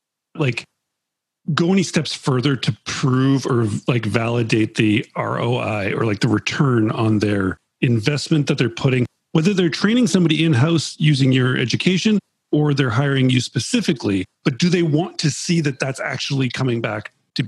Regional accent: Canada; I'm Canadian.

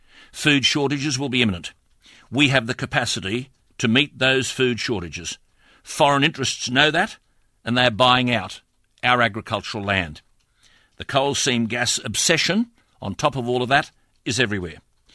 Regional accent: Acland, Queensland, Australia; the area where I was brought up in Western Queensland, a little place called Ackland being turned into a crater of the moon.

